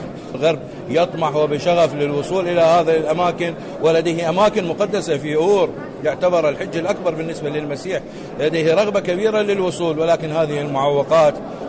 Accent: Iraq; وكل هذه المعرقلات احنا كشعب عراقي تعودنا عليها

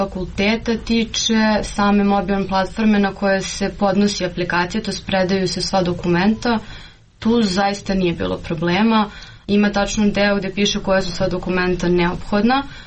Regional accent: Belgrade, Serbia; now in Bamberg, Germany; zato što sam odrasla u Beogradu, koji je dosta veliki grad u odnosu na Bamberg

